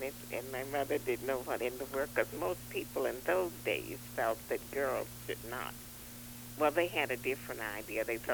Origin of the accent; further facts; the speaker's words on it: Augusta, Georgia, United States; I'm originally from Augusta, Georgia.